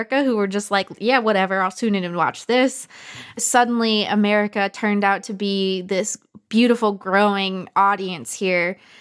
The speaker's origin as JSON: {"language": "English", "region": "Michigan", "country": "United States", "tie": "born or raised there", "said": "I grew up with NASCAR. I was born and raised in Michigan, so my whole family was in the auto industry."}